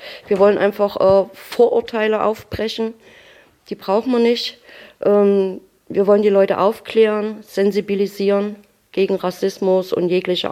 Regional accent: Arnstadt, Thuringia, Germany; Ich bin auch in Arnstadt geboren, bin auch hier aufgewachsen.

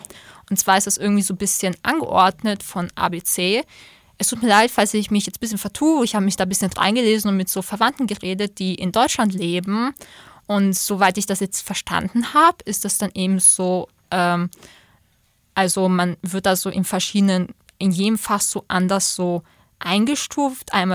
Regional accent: Austria; Bei uns in Österreich hieß das früher, weiß ich noch, die Mittelschule Hauptschule

